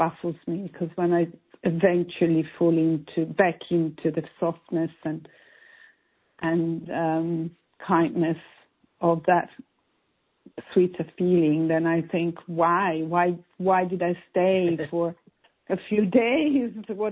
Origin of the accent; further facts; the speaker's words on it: London, United Kingdom; I'm from London. London.